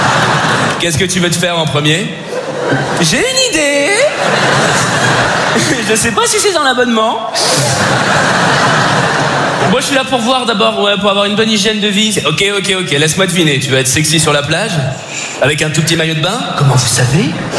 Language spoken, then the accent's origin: French; Paris, Île-de-France, France; je suis parisien et superficiel. Wouh! J'habite une ville, il fait gris 300 jours par an.